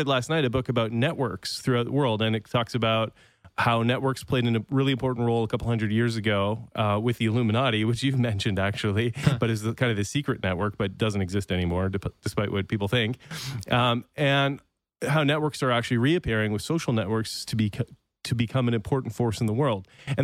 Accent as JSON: {"language": "English", "country": "Canada", "tie": "born or raised there", "said": "Bilingual. Yeah. I grew up in Canada, so."}